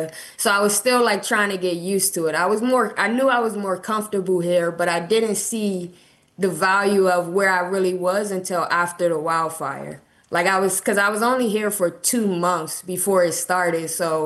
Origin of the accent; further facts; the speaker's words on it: Washington, District of Columbia, United States; Like when I'm in DC, because I was born and raised in Southeast, it always feels like survival there.